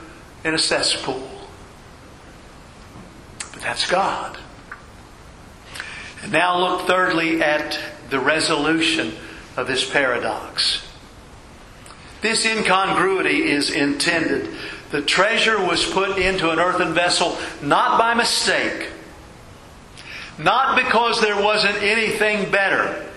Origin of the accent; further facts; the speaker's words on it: Oakland, Maryland, United States; I'm from Oakland, Maryland. I grew up in Oakland, Maryland, about 2 hours south of Pittsburgh.